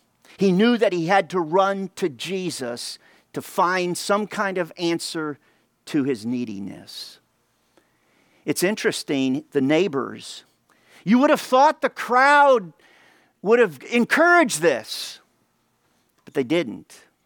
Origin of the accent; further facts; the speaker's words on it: Chicago, Illinois, United States; I grew up in Chicago.